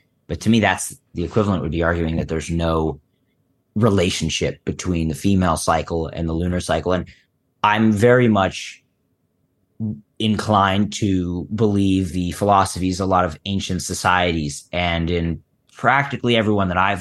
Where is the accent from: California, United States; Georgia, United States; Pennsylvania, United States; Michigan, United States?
Pennsylvania, United States; Philadelphia; I grew up in Philly.